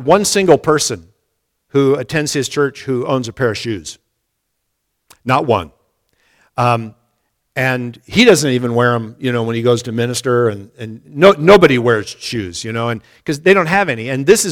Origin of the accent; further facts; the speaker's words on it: United States; excuse me, God, I'm from America. We are never satisfied with just food and clothing, right?